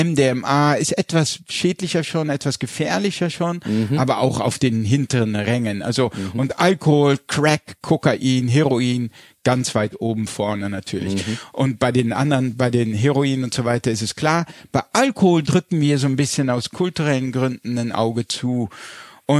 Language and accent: German; Landau in der Pfalz, Rhineland-Palatinate, Germany; born there; Wir kommen aus der Pfalz. Ich bin in Landau in der Pfalz geboren. Das waren alles Weinbauern.